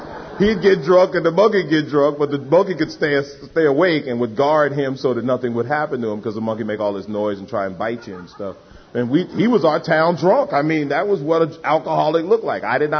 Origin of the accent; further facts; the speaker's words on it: New York, United States; the thing that always bothered me about growing up in New York is I never got a chance to join a game.